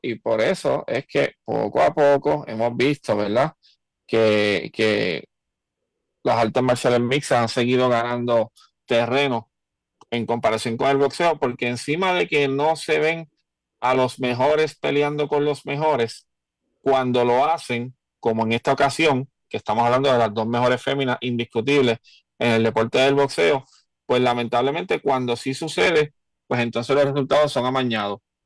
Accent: Puerto Rico; Como no solamente como puertorriqueños, sino como especialmente como fanáticos del boxeo

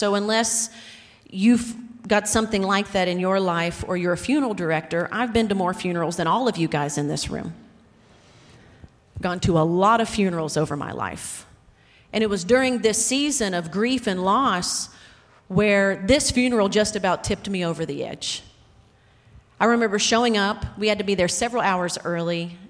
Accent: West Virginia, United States; My mama, I'm from West Virginia. We have mamas in West Virginia.

